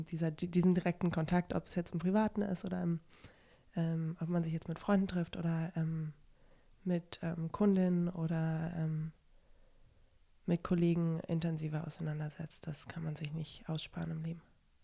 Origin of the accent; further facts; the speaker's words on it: Berlin, Germany; born there; Zusätzlich trägt mich auch die Stadt Berlin, denke ich. Dass ich da doch in einer Stadt wohne, meiner Geburtsstadt, in der ich mich sehr wohl fühle.